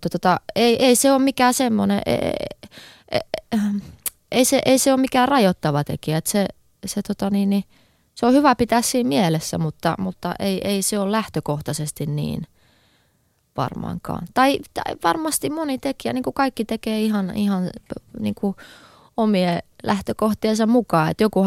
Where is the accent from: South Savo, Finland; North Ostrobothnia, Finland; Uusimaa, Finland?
Uusimaa, Finland; Helsinki; mä oon Helsingistä kotoisin